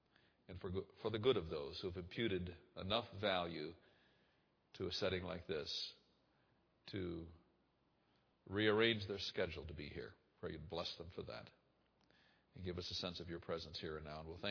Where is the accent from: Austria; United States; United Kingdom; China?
United States; Montrose, Michigan; a little town of Montrose, Michigan, outside of Flint. I was born in Flint and raised in Montrose.